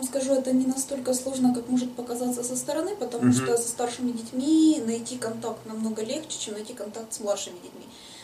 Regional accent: Poltava, Poltava Oblast, Ukraine; now in United States; Я приехала с Украины, со славного города Полтавы.

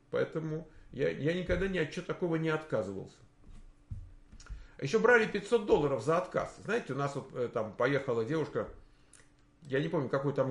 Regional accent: Moscow, Russia; born there; По факту того, что я родился в Москве.

